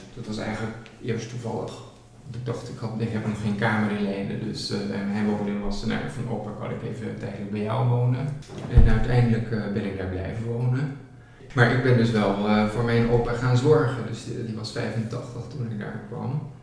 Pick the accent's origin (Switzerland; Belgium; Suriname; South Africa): Switzerland; Dutch is a second language; moved away as an adult; now in Netherlands; Ik ben in Zwitserland opgegroeid in een echte katholieke gemeenschap. Ja. Dus mijn familie in Zwitserland is ook heel katholiek. Dus ik heb eigenlijk mijn coming out pas gehad na mijn emigratie naar Nederland.